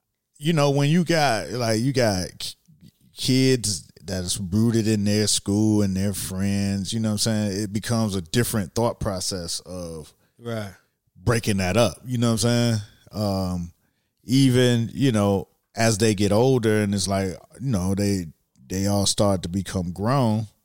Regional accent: Miami, Florida, United States; Where you from? I'm from Miami.

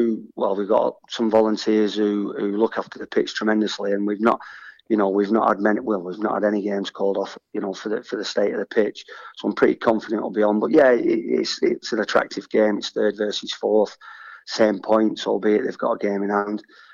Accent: Preston, North West England, United Kingdom; obviously, because I'm from Preston, I'm around the area

